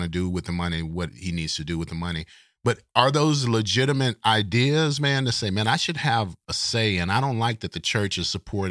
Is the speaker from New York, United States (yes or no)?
no; Texas, United States; Well, I'm used to this because I'm from Texas and I mispronounce about 90% of every word that you could possibly say.